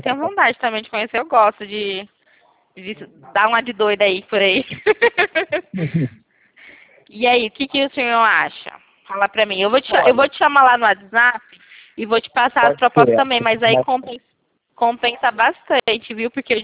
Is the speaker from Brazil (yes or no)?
yes; Campinas, São Paulo, Brazil; Então, eu sou aqui de Campinas